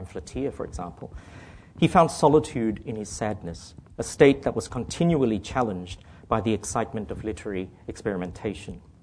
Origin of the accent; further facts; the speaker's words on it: Australia; So while I see myself as an Australian novelist with a small